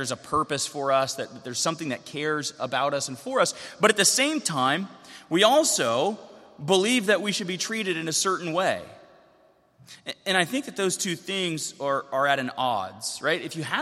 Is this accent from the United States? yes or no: yes; North Carolina, United States; And I told you before, I'm from the South, from Western North Carolina.